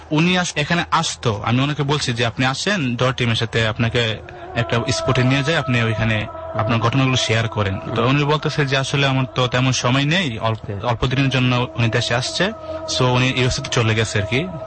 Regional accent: Comilla, Chittagong Division, Bangladesh; now in Dhaka, Bangladesh; কুমিল্লা থেকে এসেছি আর আমি ধানমন্ডিতে থাকি, একটা প্রাইভেট ইউনিভার্সিটিতে ইংলিশ অনার্স করছি।

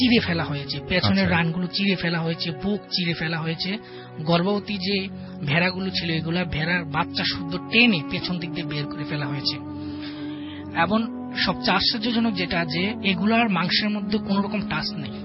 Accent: Comilla, Chittagong Division, Bangladesh; now in Dhaka, Bangladesh; কুমিল্লা থেকে এসেছি, কিন্তু ঢাকার মহাখালীতে থাকি।

